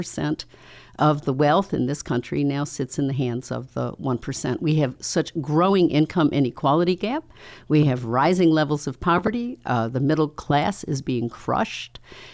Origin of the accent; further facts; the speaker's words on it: New York, United States; I grew up in Western New York, and I've lived in the Southern Tier in the Finger Lakes my entire life.